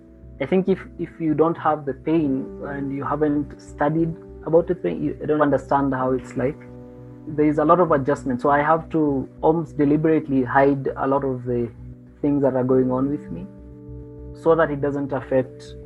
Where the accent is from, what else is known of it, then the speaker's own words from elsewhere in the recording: Nairobi, Kenya; growing up in Nairobi and in the part of Nairobi that I grew up